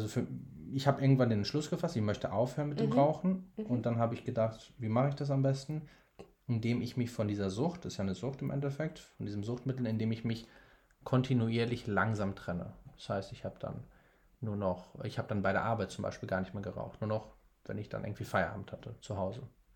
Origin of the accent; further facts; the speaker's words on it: Corfu, Ionian Islands, Greece; moved away as an adult; also born or lived in North Rhine-Westphalia; now in Hamburg, Germany; wie gesagt. Ich bin in Deutschland geboren, in Nordrhein-Westfalen, aber habe meine Kindheit in Griechenland verbracht, auf einer Insel namens Korfu. Von dort aus bin ich dann mit 20 nach Hamburg gegangen, also vor 3 Jahren, 3,5 Jahren.